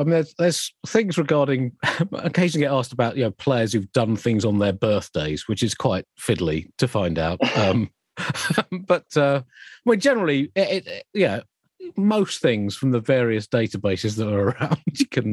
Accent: South East England, United Kingdom; I grew up in Kent.

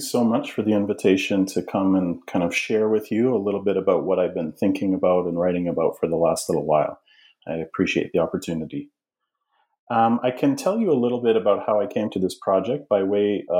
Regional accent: Alberta, Canada; now in United States; I'm originally from Canada. I'm from a very small community in the central part of the province of Alberta in Western Canada.

